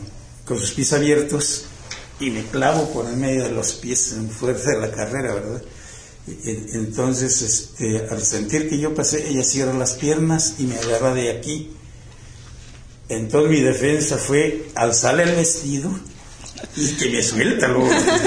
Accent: Pátzcuaro, Michoacán, Mexico; also born or lived in Sonora; volver a mi pueblo, pues, uh-huh. O sea, a Pátzcuaro.

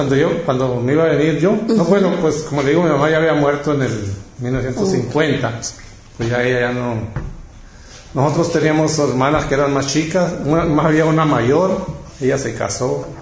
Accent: Delicias, Chihuahua, Mexico; moved away as an adult; now in United States; pero dicen que es Villa Ocampo, que allí nací, pero mis papás me trajeron al estado de Chihuahua, a Delicias, Chihuahua. Uh-huh. Ahí crecí en Chihuahua y hasta que vine aquí a Estados Unidos, uh-huh. A los 20 años, mi primera vez que vine a los Estados Unidos.

